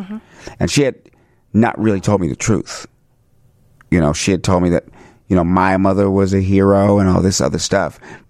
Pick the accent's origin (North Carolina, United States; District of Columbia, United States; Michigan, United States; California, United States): District of Columbia, United States; Washington; also born or lived in Maryland; all the things I went through growing up in Washington, D.C. and in Maryland and my trek to Hollywood